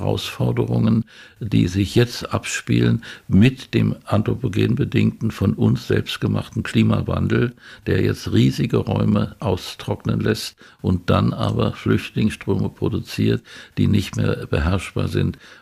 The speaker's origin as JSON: {"language": "German", "town": "Eberswalde", "region": "Brandenburg", "country": "Germany", "tie": "born or raised there", "said": "und hier meine Heimat auch, Lüdersdorf, Eberswalde"}